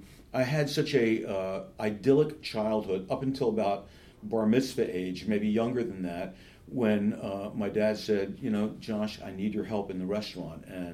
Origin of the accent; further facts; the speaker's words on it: Princeton, New Jersey, United States; growing up in Princeton, I would say, was very wonderful. I loved the fact that that my parents had moved from Brooklyn and sort of old school Jewish family